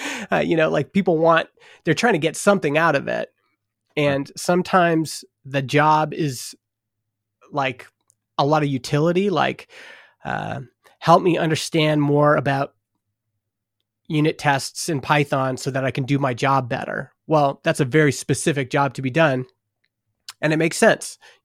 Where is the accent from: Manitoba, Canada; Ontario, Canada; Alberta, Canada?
Alberta, Canada; now in British Columbia, Canada; I grew up in Alberta, but I grew up in northern Alberta. So we're prairies.